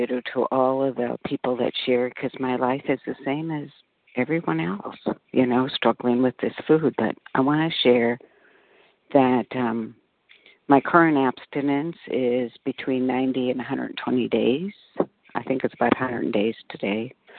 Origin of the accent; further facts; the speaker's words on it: Austin, Texas, United States; from the Austin, Texas area, and I am calling in from Ketchikan, Alaska this morning, where I am for the summer.